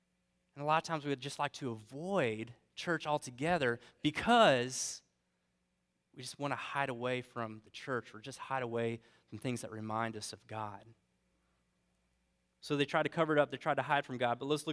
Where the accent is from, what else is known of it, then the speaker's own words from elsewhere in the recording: Omaha, Nebraska, United States; I grew up in Omaha, Nebraska, and a lot of times me and my buddies, we like to just play home run derby out in the neighborhood.